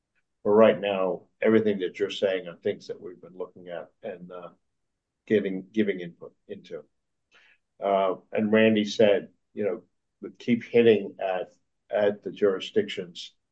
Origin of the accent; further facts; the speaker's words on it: Maryland, United States; I'm from Montgomery County, so I don't have the credibility to speak for Prince George's County